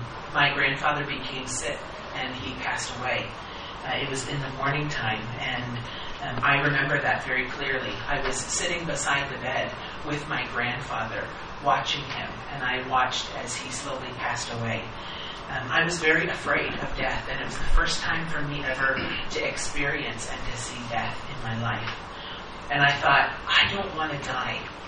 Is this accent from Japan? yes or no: yes; Sendai, Miyagi, Japan; But I was born in Sendai, in the Tohoku region, the northern region of Japan, and I was raised there. This year I'll be 81